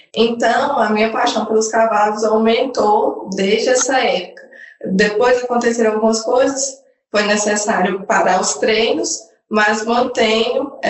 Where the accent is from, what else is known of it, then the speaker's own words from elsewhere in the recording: Paracatu, Minas Gerais, Brazil; now in Patos de Minas, Brazil; Eu sou de Paracatu.